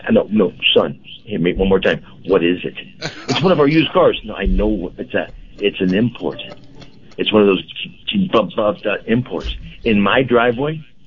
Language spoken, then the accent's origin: English; Normandy, Missouri, United States; she grew up in Ferguson, and I grew up in Normandy.